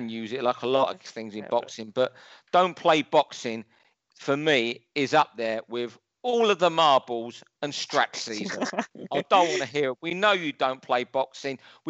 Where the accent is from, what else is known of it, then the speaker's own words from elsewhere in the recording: Battersea, London, United Kingdom; accent: London; And don't confuse me saying bleeding with my London accent there. It's how we talk in Battersea.